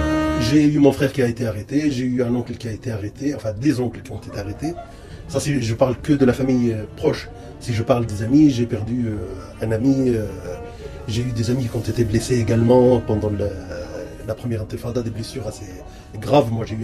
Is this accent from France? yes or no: no; Gaza, Gaza Strip, Palestine; Et quand je me présente toujours, je me présente comme de Gaza, réfugié de Jaffa. J'ai jamais vu Jaffa, j'ai jamais eu des cours d'histoire sur Jaffa, mais je connais Jaffa.